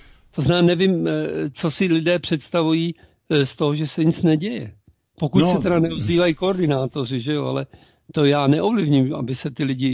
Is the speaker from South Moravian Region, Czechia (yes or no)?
no; Prague, Czechia; jsem z Prahy